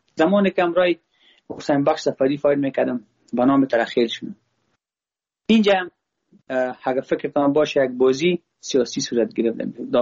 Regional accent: Afghanistan; ما افغان هستم.

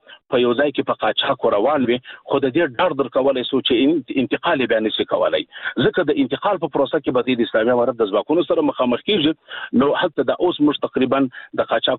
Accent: Afghanistan; موږ ورته متعهد پاتې یو، موږ افغانان یو

